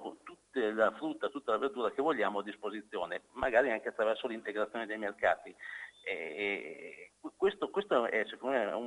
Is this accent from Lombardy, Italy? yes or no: yes; Mantua, Lombardy, Italy; io sono di Mantova, quindi diciamo nella pianura padana